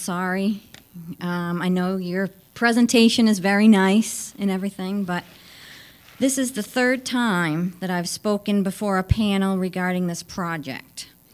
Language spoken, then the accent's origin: English; Guilford, New Hampshire, United States; I'm from Guilford, New Hampshire.